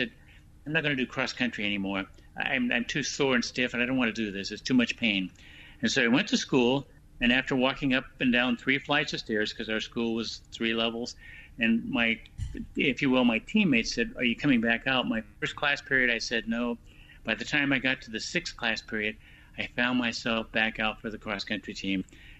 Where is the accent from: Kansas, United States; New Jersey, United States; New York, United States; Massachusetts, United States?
Kansas, United States; Wichita; there aren't a lot of other sports growing up in Wichita, Kansas that you can try out for.